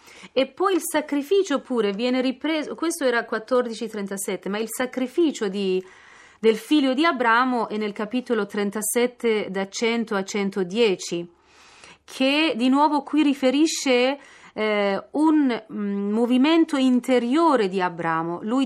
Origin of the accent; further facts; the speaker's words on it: Iran; Per esempio io sono iraniana e allora in questo momento il mio popolo soffre